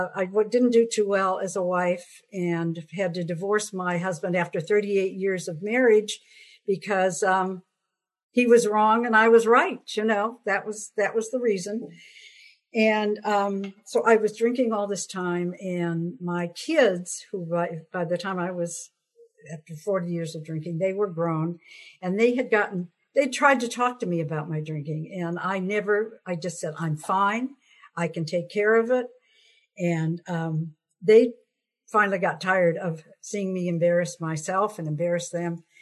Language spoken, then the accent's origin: English; Seattle, Washington, United States; I grew up in Seattle, Washington. I have a younger sister who's also in the program.